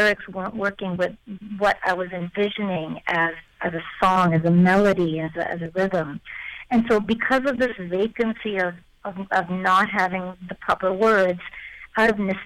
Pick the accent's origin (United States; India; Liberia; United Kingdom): India; I first heard … when I was a little girl growing up in India